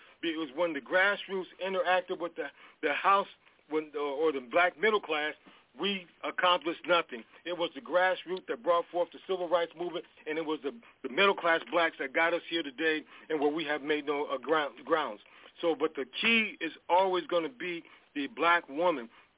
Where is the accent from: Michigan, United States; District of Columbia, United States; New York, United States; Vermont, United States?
Michigan, United States; Detroit; he's right that I'm from Detroit, and back in Detroit, back in 1989, I was working on my doctorate